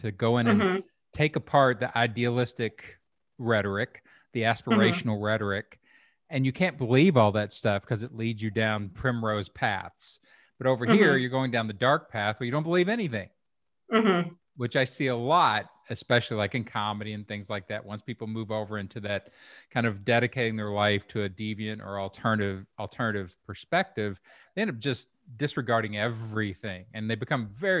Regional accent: Louisville, Kentucky, United States; You know, I came from Louisville and it's named after a French king, but it's incredibly German and it has a lot of Irish.

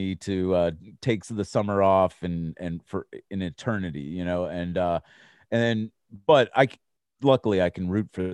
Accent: Virginia, United States; now in Texas, United States; You know, because when I tell people I'm from Virginia, they call me a Yankee.

